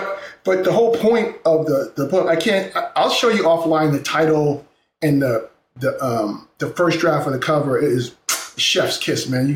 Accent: Brooklyn, New York, United States; I'm from New York, from Brooklyn. I was living in Northeast Wisconsin, a small town called Neenah

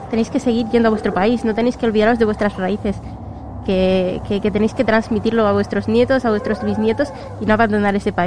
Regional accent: Morocco; yo soy árabe, soy marroquí. Y mi sangre es de Marruecos.

